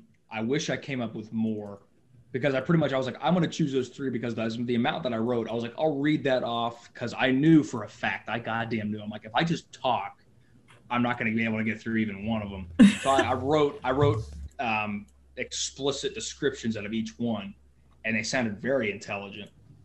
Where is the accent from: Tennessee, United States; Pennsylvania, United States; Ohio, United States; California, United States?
Ohio, United States; Columbus; born there; I was born in Columbus, Ohio.